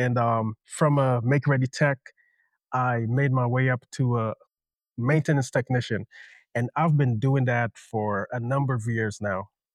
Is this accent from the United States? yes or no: no; Guyana; So first of all, I am from Guyana, South America.